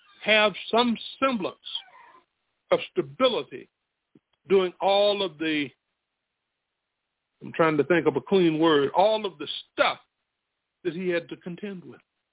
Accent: Spartanburg, South Carolina, United States; born there; I was born in the Spartanburg Regional Colored Hospital. We couldn't go to the white hospital.

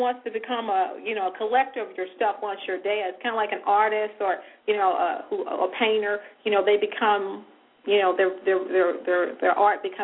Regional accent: Memphis, Tennessee, United States; You know, I grew up in Memphis. I mean, seriously. And I was living in Memphis at the time

